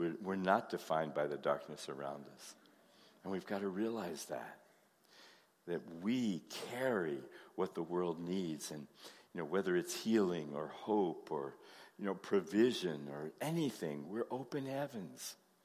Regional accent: Colorado, United States; I'm from Colorado, and so we have hunters in Colorado.

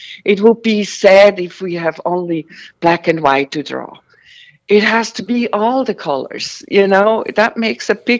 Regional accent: Switzerland; English is a second language; now in United States; I'm from Switzerland.

